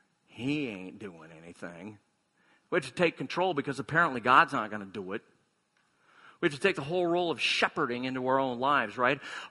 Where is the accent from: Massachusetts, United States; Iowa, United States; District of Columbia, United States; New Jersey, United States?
Iowa, United States; because we're from Iowa anyway.